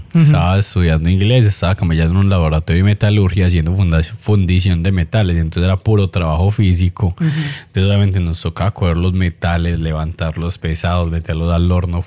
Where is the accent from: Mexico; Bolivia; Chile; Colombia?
Colombia; yo era pobre, marica, pues yo allá seguía siendo colombiano.